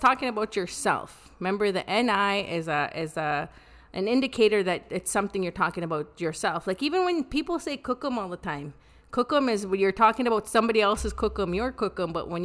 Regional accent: Saddle Lake, Alberta, Canada; the only Cree speaker I had in my household was my dad. My mom is from BC, but, you know, I grew up in Saddle Lake, and my only exposure to the language was when we were at home

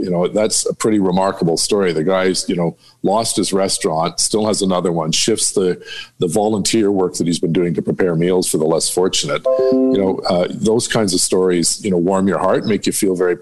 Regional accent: Quebec, Canada; because I grew up in the Laurentians in Quebec skiing

